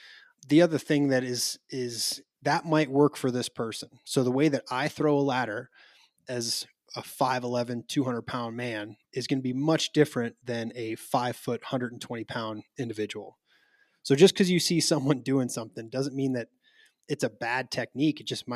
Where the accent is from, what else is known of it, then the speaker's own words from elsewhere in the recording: Chicago, Illinois, United States; I'm originally from Chicago.